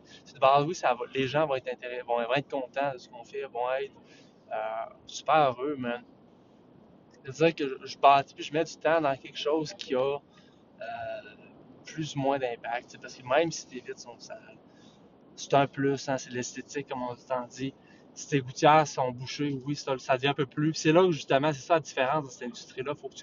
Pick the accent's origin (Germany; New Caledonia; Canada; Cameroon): Canada; Quebec City, Quebec; Les gens qui sont de Montréal, moi je suis de Québec.